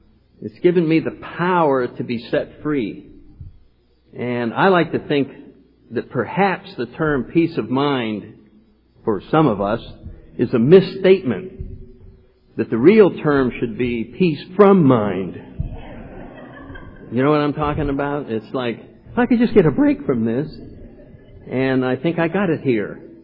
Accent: New England, United States; I grew up in New England and was raised in a Catholic church and had wonderful parents and was sent to a very nice school

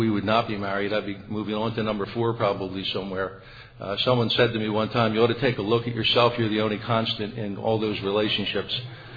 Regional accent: New Jersey, United States; She's from Boston, and I'm from New Jersey. It's about a 6-hour ride.

